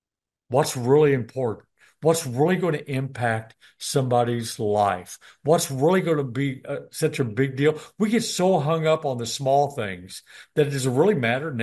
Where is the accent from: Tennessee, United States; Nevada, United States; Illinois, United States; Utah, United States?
Illinois, United States; now in Houston, United States; I am from Southern Illinois